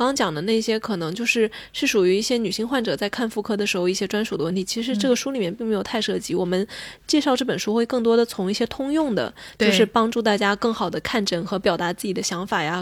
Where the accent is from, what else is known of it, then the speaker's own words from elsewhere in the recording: China; 我们中国人